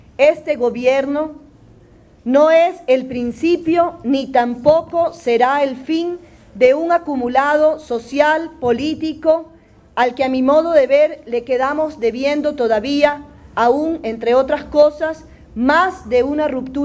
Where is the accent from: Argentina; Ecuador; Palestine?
Ecuador; En mi país, el Ecuador